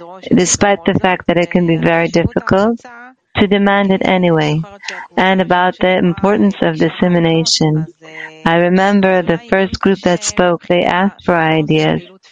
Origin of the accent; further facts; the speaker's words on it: Israel; I'm from Israel.